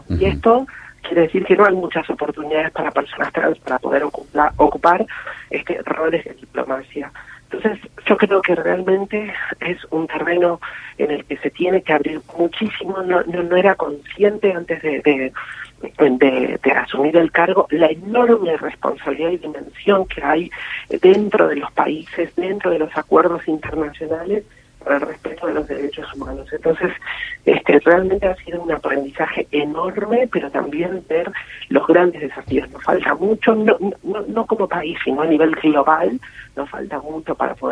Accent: Argentina; Yo soy embajadora de la Argentina, la primera embajadora trans que tiene que, como misión, promover los derechos que se han consagrado, que consagró nuestro pueblo, que consagró la democracia. Y a la vez también tengo que denunciar a mi país

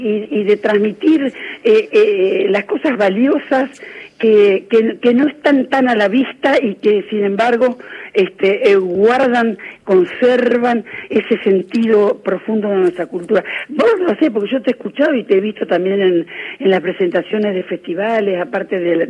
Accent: Paraná, Entre Ríos, Argentina; accent: Entre Ríos; yo tenía el acento, y lo tengo, sí, entrerriano. Soy oriunda de Paraná, aunque mi familia entera de mi padre … era de Gualeguaychú. Y es de Gualeguaychú donde tengo la enorme parentela

